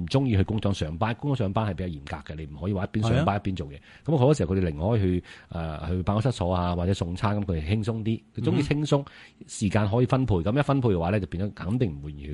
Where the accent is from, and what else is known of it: Guangdong, China